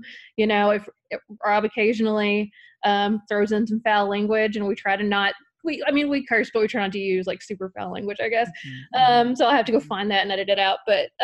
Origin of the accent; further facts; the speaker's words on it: Kentucky, United States; I'm from Kentucky originally, and I moved over to West Virginia, where I'm at now.